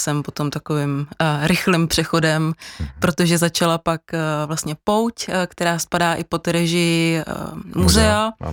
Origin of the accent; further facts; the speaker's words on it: Šumava, Czechia; Ale já úplně nejsem srdcem rodilý Pražák, takže mě to furt táhlo zpátky na Šumavu.